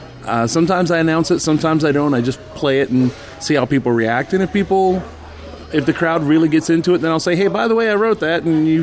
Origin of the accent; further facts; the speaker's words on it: Orlando, Florida, United States; I was born here in Orlando, so this is nice being home and being able to stay home and do what I love.